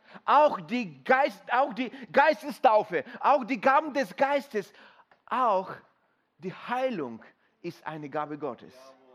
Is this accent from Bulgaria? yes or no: yes; Bulgaria; wir kommen aus Bulgarien, wir sind Pastoren dort